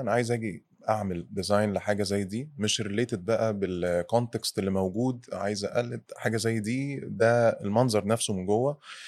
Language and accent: Arabic; Egypt; إحنا عندنا في مصر بقى في الناس ممكن تروح حتت